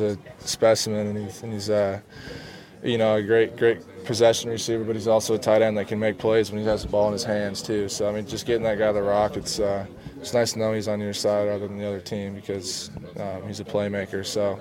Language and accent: English; Lake Stevens, Washington, United States; So anytime I see some Lake Stevens people out here, I'll try to give them some love